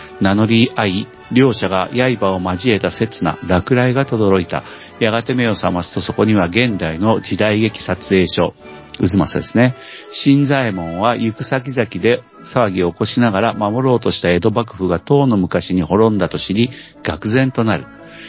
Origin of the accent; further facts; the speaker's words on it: Yamaguchi, Japan; born there; 僕山口県で生まれてるから、